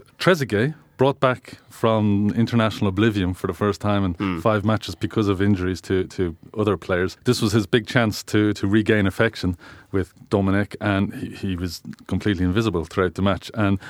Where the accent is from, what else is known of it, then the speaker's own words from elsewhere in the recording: Ireland; I'm looking for positives, as Irish people always do in England.